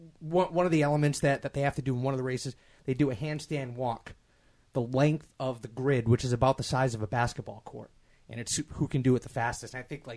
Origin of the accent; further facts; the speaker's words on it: Northeast, United States; Growing up in the Northeast, nobody cares.